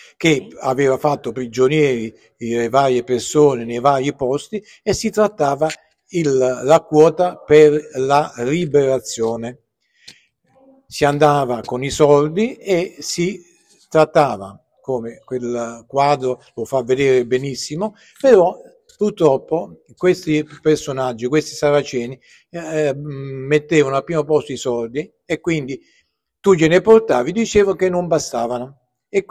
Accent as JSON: {"language": "Italian", "town": "Naples", "region": "Campania", "country": "Italy", "moved": "yes", "lives_now": "Cagliari, Italy", "said": "anche se io sono napoletano, però sono qui da 52 anni"}